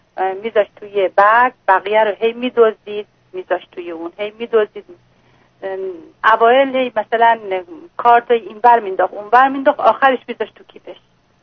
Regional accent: Iran; now in United States; نه نه، دو تا آمریکایی هستن. من ایرانی هستم.

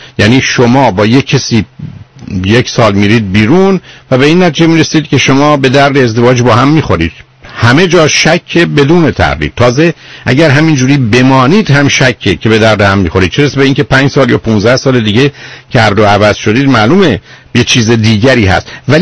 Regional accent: Iran; من به عنوان یه ایرانی کاملا شما رو حس میکنم

